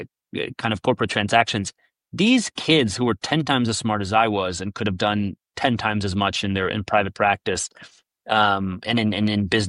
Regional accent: Italy; You know, I'm from Italy where I can think of many analogs

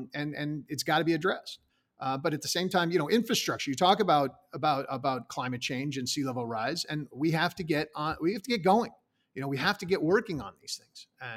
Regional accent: New York, United States; I'm from New York originally, and decided, you know what, I like the warm weather of Florida.

